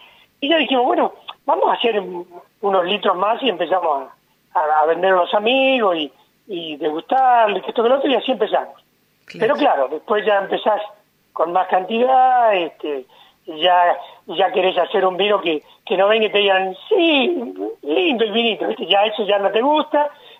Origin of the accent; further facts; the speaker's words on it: Mendoza, Argentina; yo y un primo somos oriundos de Mendoza, somos técnicos enólogos de una escuela secundaria.